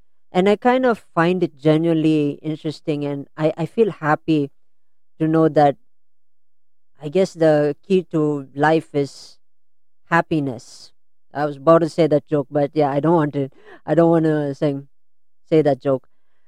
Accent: Philippines; Long time ago, when I grew up here in the Philippines, when I was a young kid, of course, I grew up in a very Christian-y background.

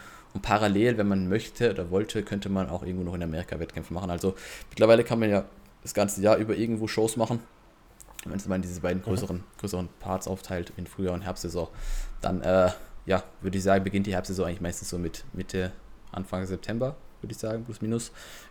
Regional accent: Vienna, Austria; bin aus Wien, 30 Jahre alt, Fulltime-Prep-Coach

